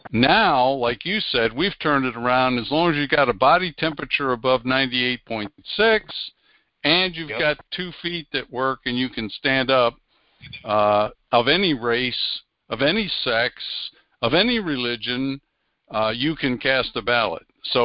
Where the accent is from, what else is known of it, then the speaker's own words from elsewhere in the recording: Wales, United Kingdom; now in United States; So I put that up on the flagpole because I'm Welsh.